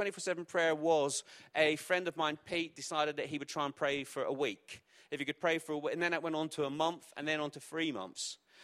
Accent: Belfast, Northern Ireland, United Kingdom; born there; also born or lived in Essex; I was born in Belfast, so if you hear that in my voice, I lived in Essex, you might hear that in my voice, and I lived in Grays in Essex, so proper Essex, not like posh Essex

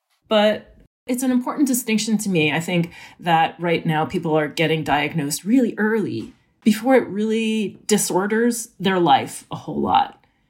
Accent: Philadelphia, Pennsylvania, United States; also born or lived in New Jersey; Well, I was born in New Jersey, but I consider Philadelphia my hometown. We moved there when I was a kid.

